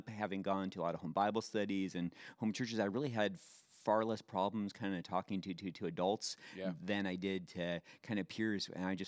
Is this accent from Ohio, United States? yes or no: yes; Youngstown, Ohio, United States; I did not wear a Seahawks hat because I grew up in the Midwest.